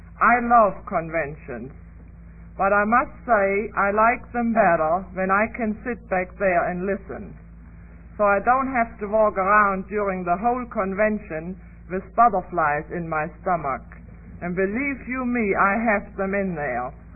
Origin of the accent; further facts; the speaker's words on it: Germany; We three sisters, I'm originally from Germany.